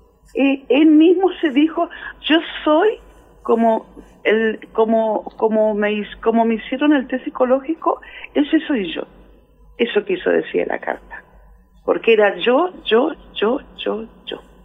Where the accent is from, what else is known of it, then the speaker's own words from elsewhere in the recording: Luján, Buenos Aires Province, Argentina; y si no hacían una vaquita para que me viniera en taxi, porque yo soy de Luján